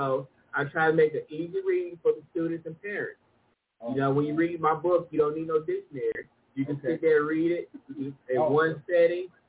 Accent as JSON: {"language": "English", "town": "Harlem", "region": "Georgia", "country": "United States", "tie": "born or raised there", "said": "It's named after the neighborhood I grew up in Harlem, Georgia. And yes, it is in Harlem, Georgia. You know, right next to Augusta"}